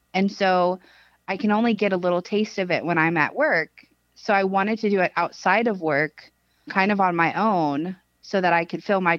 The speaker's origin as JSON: {"language": "English", "region": "Louisiana", "country": "United States", "tie": "born or raised there", "said": "I think really growing up in Louisiana, there's not a whole lot to look at."}